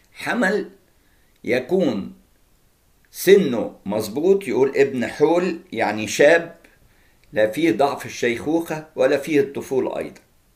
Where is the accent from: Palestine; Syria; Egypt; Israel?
Egypt; واحنا كمصريين نعتبر من الامم، احنا مش اصلا من اليهود، احنا من الامم، اولاد مصرايم، ابن حام، ابن نوح.